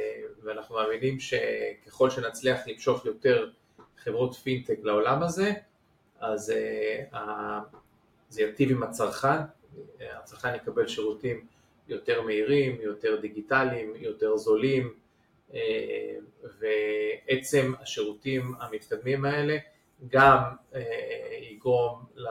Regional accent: United States; אני גדלתי בארצות הברית, הייתי פעם עורך דין.

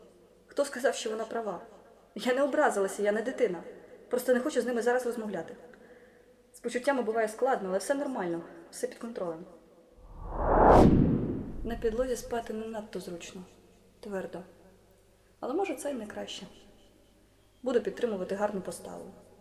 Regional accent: Hadiach, Poltava Oblast, Ukraine; now in Kyiv, Ukraine; Чи мені хтось повірить, якщо скажу, що я місцева? Напевно, в мене на обличчі досі написано «гадяч».

